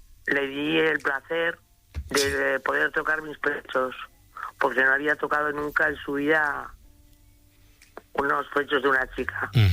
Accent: Murchante, Navarre, Spain; Yo soy de Murchante, Navarra.

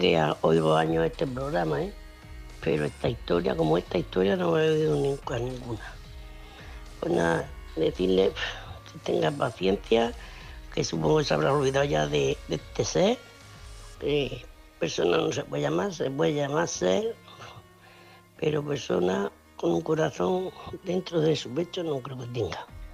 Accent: Murcia, Region of Murcia, Spain; de Murcia, corresponsal de Murcia

